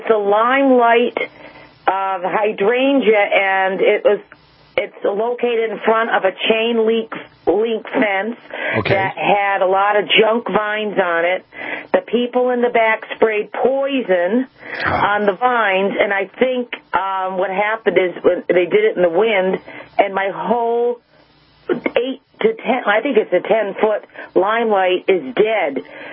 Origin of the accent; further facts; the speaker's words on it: Milford, Massachusetts, United States; I'm from Milford, Mass., not Milford, Connecticut.